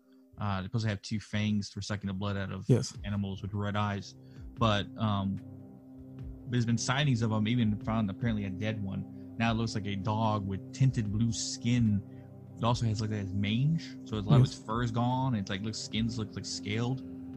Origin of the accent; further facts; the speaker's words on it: Texas, United States; now in North Carolina, United States; I'm originally from Texas, like I've said, but I live in North Carolina now